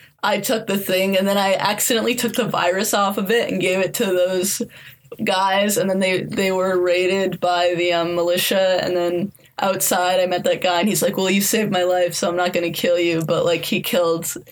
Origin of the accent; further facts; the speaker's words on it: United States; I'm a handgun girl because there's nothing cooler to me than, like, a pistol because I'm American and that's, like, mythologized here a lot.